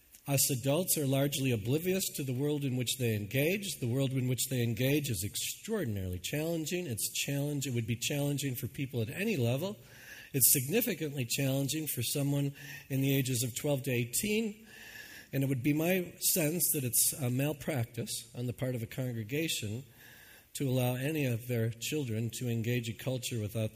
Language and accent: English; New Hampshire, United States; I come from New Hampshire, where Bishop Robinson of the Episcopal Church is the one that set aside the firestorm